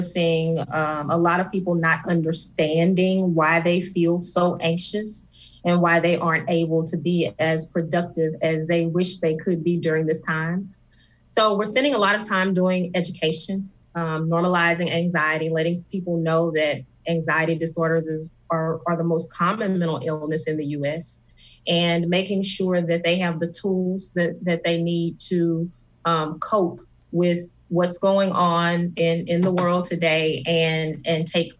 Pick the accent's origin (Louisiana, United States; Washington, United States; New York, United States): Louisiana, United States; Shreveport; I'm born and raised in Shreveport